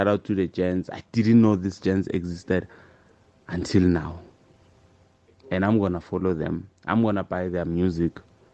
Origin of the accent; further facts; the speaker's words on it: Tembisa, Gauteng, South Africa; I'm from Tembisa.